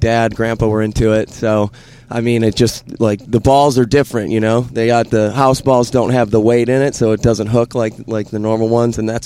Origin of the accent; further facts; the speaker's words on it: Downriver, Michigan, United States; I grew up in Downriver, Michigan, and I played sports throughout high school